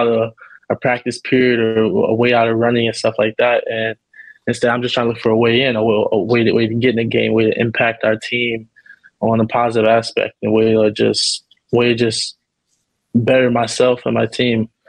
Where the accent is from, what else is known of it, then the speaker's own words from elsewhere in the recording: Baltimore, Maryland, United States; Yeah, growing up in Baltimore, I tried basketball early on